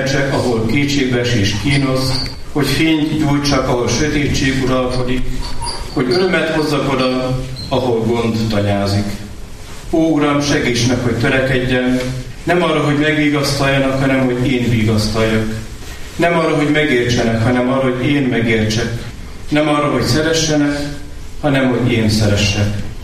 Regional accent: Hungary; amikor megtudta, hogy Magyarországról jöttünk

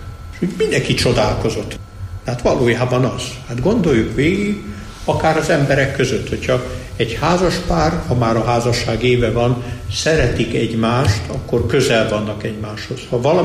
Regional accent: Budapest, Hungary; Pesterzsébeti templom körül nőttünk föl, ott volt az édesapám lelkész először

